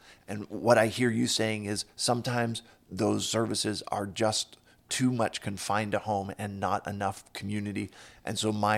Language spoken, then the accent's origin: English; Pittsburgh, Pennsylvania, United States; I'm from the Pittsburgh area. I don't live in the city.